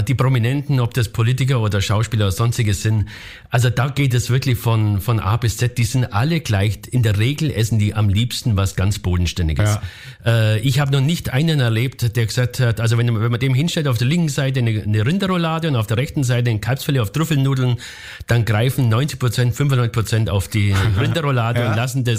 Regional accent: Bavaria, Germany; Ich komme ja aus Bayern

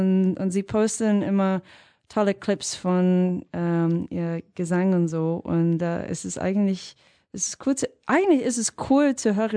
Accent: Sydney, New South Wales, Australia; German is a second language; als Kind in der Vororten von Sydney war R&B unglaublich populär.

